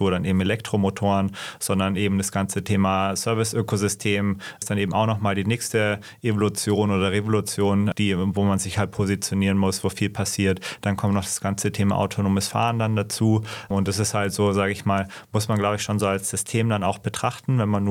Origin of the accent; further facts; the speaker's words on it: Bavaria, Germany; now in Berlin, Germany; Wir sitzen ja hier heute in Berlin, aber ursprünglich bin ich aus dem Süden Deutschlands, habe in München studiert, bin im Alpenvorland aufgewachsen